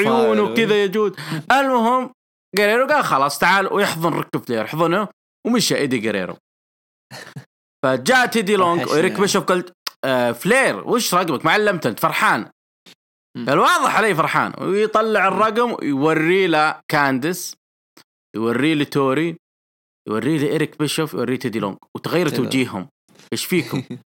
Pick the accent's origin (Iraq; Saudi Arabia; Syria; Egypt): Saudi Arabia; Jeddah, Makkah Province; عندنا في جدة